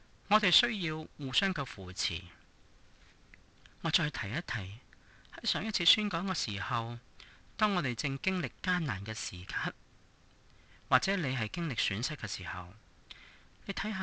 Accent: China; 好像我们中国人说的男子汉必然要承担。

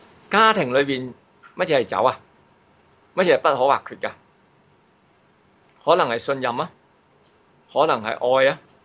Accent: Guangzhou, Guangdong, China; 我哋廣州人好明啦，我叫婚宴叫擺酒。

